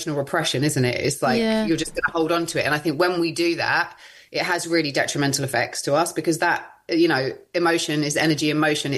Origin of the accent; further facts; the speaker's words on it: United Kingdom; I guess that as British people, we are kind of quite repressed around a lot of things.